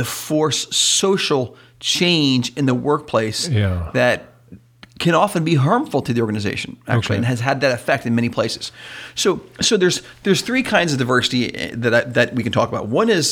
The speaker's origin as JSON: {"language": "English", "region": "East Coast", "country": "United States", "tie": "born or raised there", "said": "I grew up on the East Coast."}